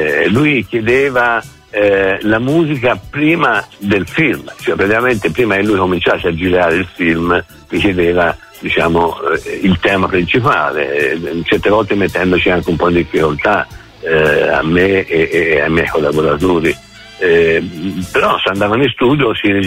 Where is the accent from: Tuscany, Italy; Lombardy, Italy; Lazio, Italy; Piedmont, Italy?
Tuscany, Italy; Prato; also born or lived in Florence; la Prato che ci ha visto nascere e crescere, in fondo. Noi siamo tutti e due nati a Firenze